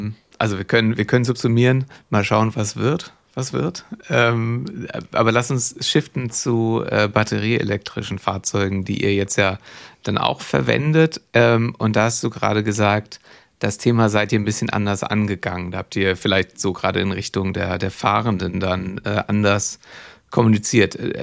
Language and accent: German; Kiel, Schleswig-Holstein, Germany; Als Kieler sage ich natürlich nicht im Herzen, sondern im Zentrum